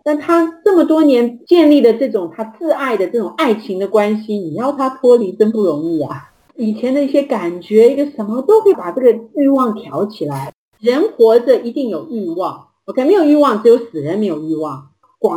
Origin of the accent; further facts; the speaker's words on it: China; 你看我们中国人一到喜庆的时候我们就会喝酒。